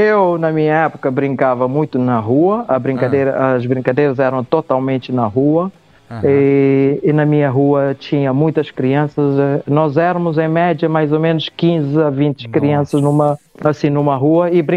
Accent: Cape Verde; born there; Sim, eu nasci aqui em Cabo Verde. Sim, os meus pais são daqui. Cabo Verde, pronto, é um país que tem muita influência de Portugal.

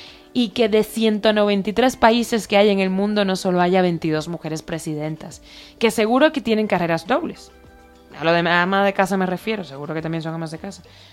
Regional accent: Cuba; tu viaje a Cuba, mi tierra, por cierto

